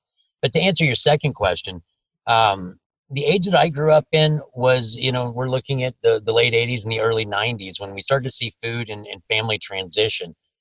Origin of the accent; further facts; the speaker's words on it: Ohio, United States; To answer your first question, it was more, I grew up in Ohio.